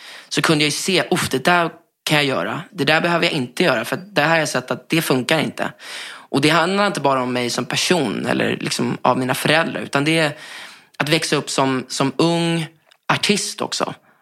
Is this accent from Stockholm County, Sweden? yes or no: yes; Danderyd, Stockholm County, Sweden; born there; Jag föddes på Danderyds sjukhus 14 september med min mor och min gudmor Susanne.